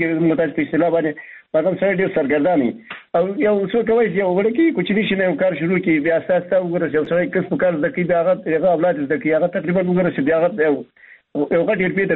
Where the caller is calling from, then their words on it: Baghlan, Afghanistan; بغلان مې تماس نیولې